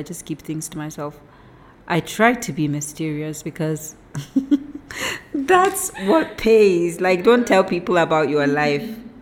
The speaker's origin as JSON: {"language": "English", "region": "Kano", "country": "Nigeria", "said": "I'm from Kano State, and I'm a family person."}